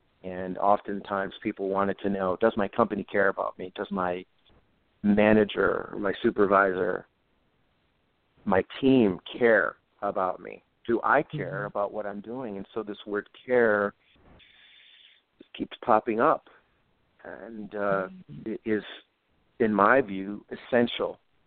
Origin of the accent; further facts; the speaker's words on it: Rochester, New York, United States; I think of one from my hometown of Rochester, New York, Wegmans.